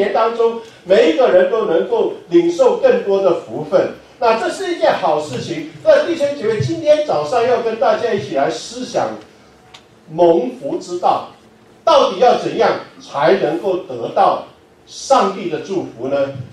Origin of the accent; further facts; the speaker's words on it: China; 那从这里可以让我们看到哦，就是我们华人，我们中国人呐、啊，我们每一个人都对这个幸福生活都有一种的向往